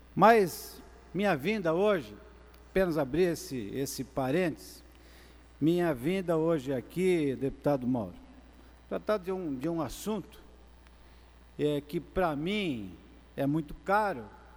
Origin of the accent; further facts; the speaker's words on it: Santa Catarina, Brazil; Venho do oeste de Santa Catarina